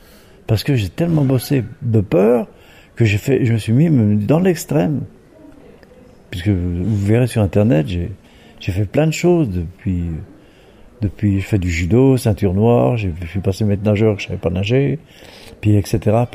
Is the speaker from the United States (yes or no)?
no; France; moi je suis français.